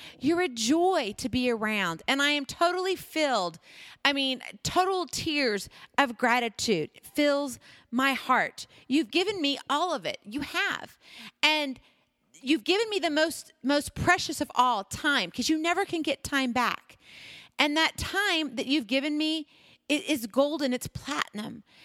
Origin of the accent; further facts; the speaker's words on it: Hawaii, United States; And as you all know, I'm from Hawaii